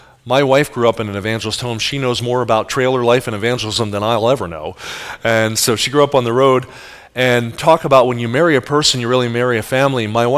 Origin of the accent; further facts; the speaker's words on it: New Jersey, United States; I grew up in New Jersey, and you may hear it when I talk a little fast sometimes.